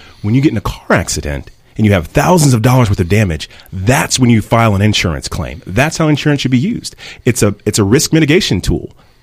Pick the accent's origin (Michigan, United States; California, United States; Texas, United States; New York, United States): Texas, United States; Plano; I'm originally from Dallas, from Plano, actually. Grew up in Plano.